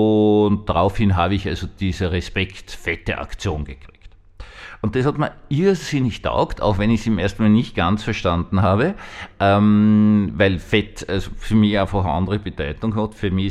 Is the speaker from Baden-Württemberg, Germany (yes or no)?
yes; Baden-Württemberg, Germany; Ich bin Schwabe